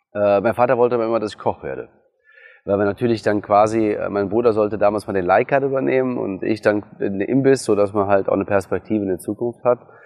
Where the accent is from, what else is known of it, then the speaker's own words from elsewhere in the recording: Hürth, North Rhine-Westphalia, Germany; born there; Nein, ich bin in Hürth geboren. Also wir sind damals Hürth-Mülheim, um genau zu sein. Dann von da aus noch ein paar andere Dörfer rumherum. Und hier bin ich mit dem sechsten Lebensjahr sind wir hier eingezogen.